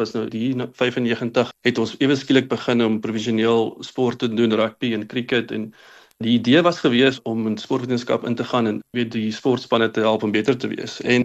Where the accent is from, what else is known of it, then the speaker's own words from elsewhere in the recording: Brandfort, Free State, South Africa; Ek het groot geword in 'n klein dorpie met die naam van Brandfort.